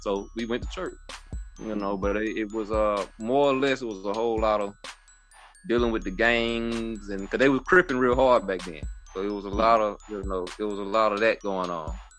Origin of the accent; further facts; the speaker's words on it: Birmingham, Alabama, United States; I'm from College Hills, the west side of Birmingham. Hung out a lot in Smithfield and West End.